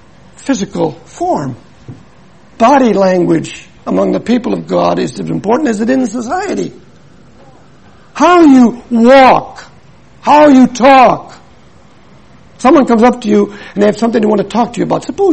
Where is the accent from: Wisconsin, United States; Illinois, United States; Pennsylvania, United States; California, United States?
Wisconsin, United States; Milwaukee; No, I'm from Milwaukee. I'm an American.